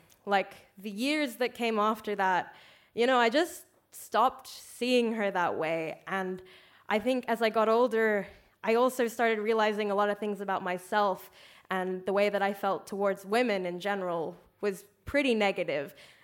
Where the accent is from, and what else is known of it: Australia